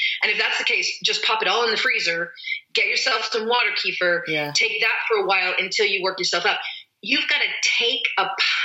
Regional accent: United States; So first of all, so I say kefir, sorry, because I'm American.

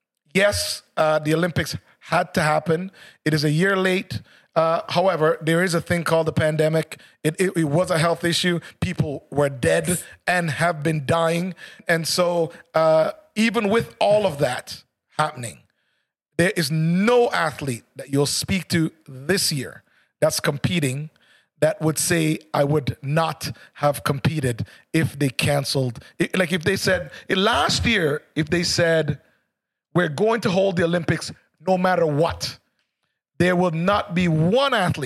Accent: Jamaica; I'm Jamaican from the country.

